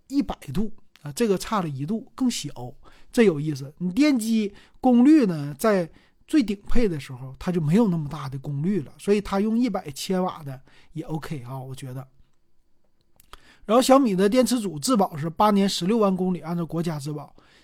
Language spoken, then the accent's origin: Chinese; Northeast China, China; accent: Northeastern Mandarin; 咱们东北话说